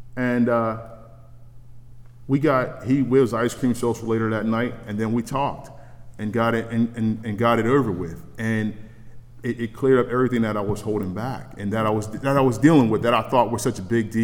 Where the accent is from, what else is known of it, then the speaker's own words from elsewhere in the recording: Pittsburgh, Pennsylvania, United States; also born or lived in Mount Holly, New Jersey; And I grew up in Pittsburgh, but we lived in New Jersey for 2 years as a little boy in a project.